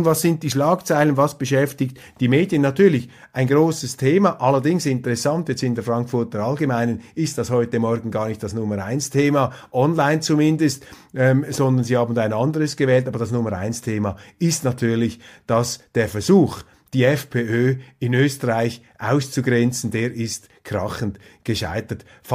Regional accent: Switzerland; Und das fällt mir einfach als Schweizer immer wieder auf

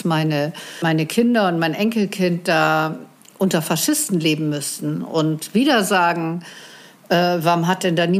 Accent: Bremen, Germany; Ich selber bin Bremerin, bin in Bremen geboren und habe nur 3 Jahre meines Lebens in einer anderen Stadt verbracht.

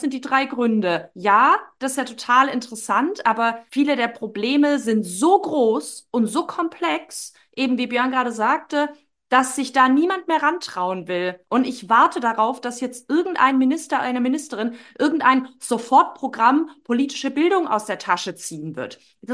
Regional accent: Baden-Württemberg, Germany; Ich komme aus dem Südwesten, wie einige wissen, die den Podcast hören, aus dem Schwarzwald, aus einer Region, ich glaube, mit 3% Arbeitslosenquote.

